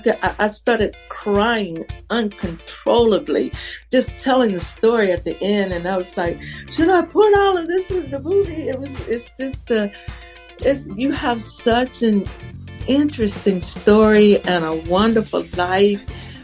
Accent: Mobile, Alabama, United States; now in Atlanta, United States; I'm from Mobile, Alabama. They didn't really have ferries there. And I live in Atlanta, so there are no ferries here.

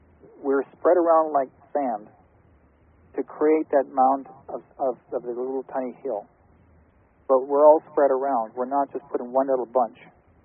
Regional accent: Canada; I'm not an American, I'm a Canadian, but yourselves being American, you believe strong, free, the brave, your Constitution, right?

